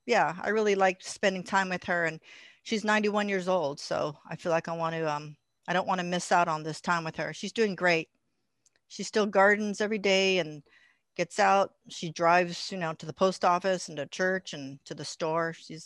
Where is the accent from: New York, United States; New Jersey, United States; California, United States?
California, United States; Los Angeles; Well, I grew up in Los Angeles and I went to San Francisco to do my graduate work